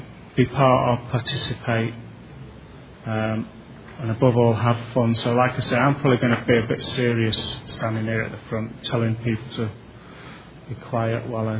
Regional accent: Manchester, North West England, United Kingdom; I come from Manchester, England, which is about 28 hours travelling to get here.

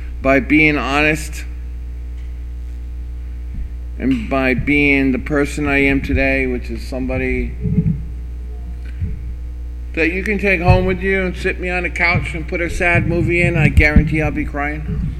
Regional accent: Florida, United States; I was supposed to go to Florida. I grew up in Florida. I went down to see my parents.

